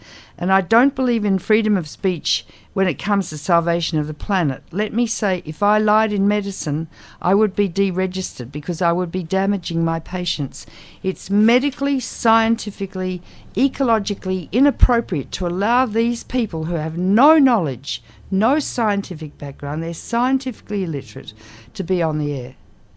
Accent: Australia; Well, I'm an Australian, so Aussies just shoot from the hip.

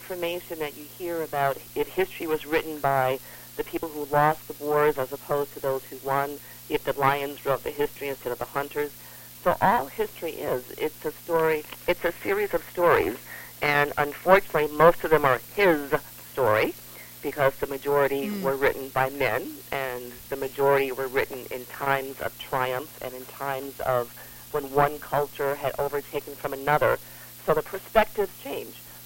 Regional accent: Detroit, Michigan, United States; Now, as a woman of African descent myself, I was born and I grew up in Detroit, Michigan

